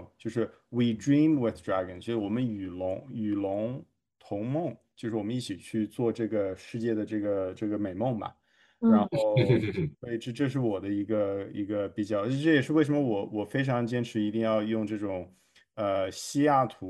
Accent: China; 就是我作为中国人，我们都很喜欢这个中国龙。

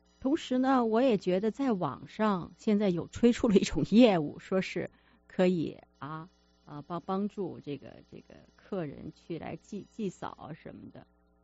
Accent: China; 在我们中国人的心中，祖先是最神圣的信仰。

